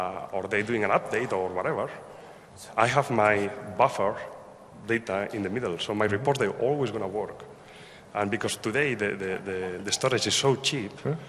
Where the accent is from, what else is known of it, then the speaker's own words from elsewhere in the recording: Barcelona, Catalonia, Spain; moved away; I'm originally from Barcelona, but I'm working in the Middle East.